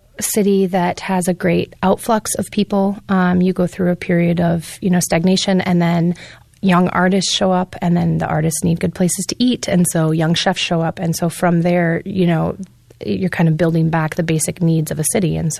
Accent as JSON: {"language": "English", "town": "Ann Arbor", "region": "Michigan", "country": "United States", "tie": "born or raised there", "also_born_or_lived": "Jamaica", "said": "I grew up in Ann Arbor, but I spent half of my time between here and Jamaica in the Caribbean."}